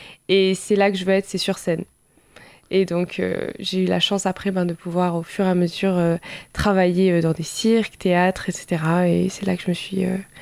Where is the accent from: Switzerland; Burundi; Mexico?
Switzerland; now in France; je suis d'origine suisse, mais maintenant, je suis avec mon mari en France.